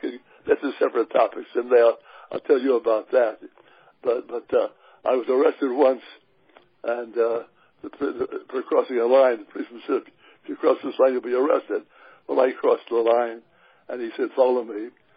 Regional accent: San Antonio, Texas, United States; moved away as an adult; Well, I grew up in the South, in San Antonio, Texas, and I saw discrimination, and it shocked me.

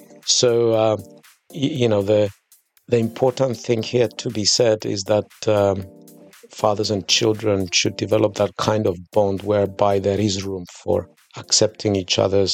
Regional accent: Kyrenia, Cyprus; English is a second language; also born or lived in Nicosia / United Kingdom; As you said, I'm Cypriot, so born and bred in Cyprus. … I was born in Nicosia, but spent a lot of my younger years in Kerinia.

